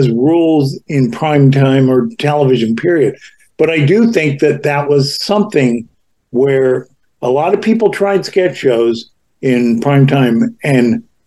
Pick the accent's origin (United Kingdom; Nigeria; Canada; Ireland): Canada; now in New York, United States; I'm a Canadian in New York